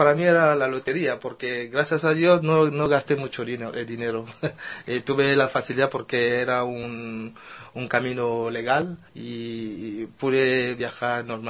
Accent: Douala, Littoral, Cameroon; Sí, soy de Camerún y, bueno, he nacido en Douala.

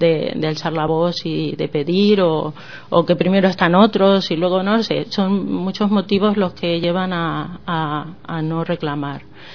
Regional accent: Uruguay; born there; un ritmo africano que llega a Uruguay, de donde soy nacida, y forma parte de la cultura uruguaya

